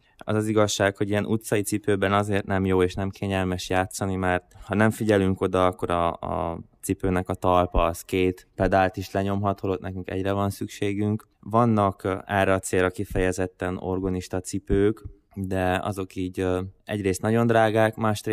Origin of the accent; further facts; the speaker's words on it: Coltău, Maramureș, Romania; moved away as an adult; Alapvetően koltói származású vagyok, az Észak-Erdély, Máramaros megye. Onnan kerültem el orvosi egyetemre, Marosvásárhelyre